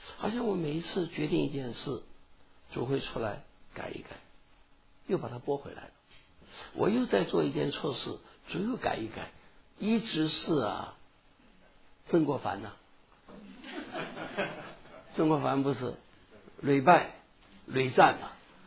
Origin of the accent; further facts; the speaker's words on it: Taiwan; moved away as an adult; now in United States; 我现在在美国，因为也都40多年了，所以也很习惯。那是我刚刚从台湾过来，人也很台湾化，观念也很台湾化